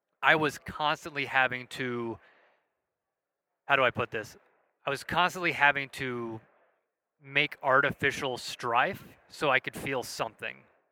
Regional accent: Southeast, United States; So I grew up in the Southeast. So I grew up around hunting

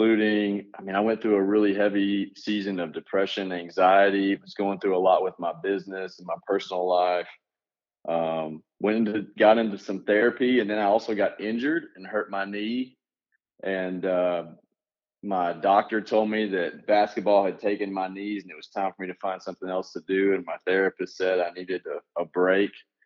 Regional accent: Texas, United States; Well, so, I mean, I grew up in East Texas. My family moved a ton.

